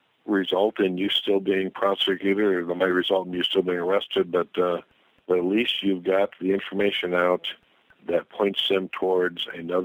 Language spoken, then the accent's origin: English; Washington, United States; a lot of states, in fact, my home state of Washington has this law that you cannot verbally record somebody unless they know that they're being recorded.